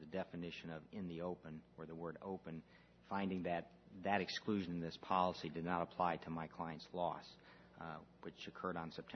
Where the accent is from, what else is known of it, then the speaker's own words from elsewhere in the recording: Illinois, United States; I'm from Southern Illinois, which we've been out without electricity for a week.